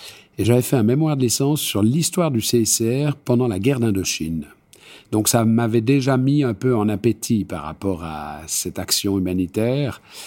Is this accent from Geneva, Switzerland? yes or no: yes; Geneva, Switzerland; born there; Moi, je suis né à Genève